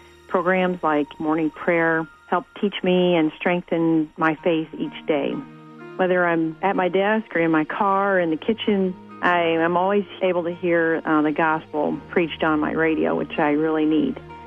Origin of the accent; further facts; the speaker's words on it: Hamel, Illinois, United States; I'm from Hamel, Illinois.